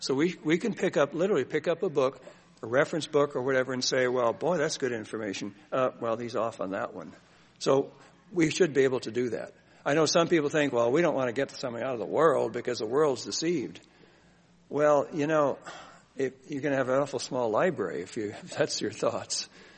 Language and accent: English; Scotland, United Kingdom; I'm Scottish, so anything is free, I'm interested immediately.